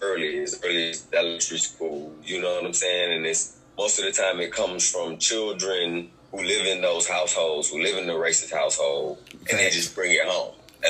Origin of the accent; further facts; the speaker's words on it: Valdosta, Georgia, United States; growing up in Valdosta is so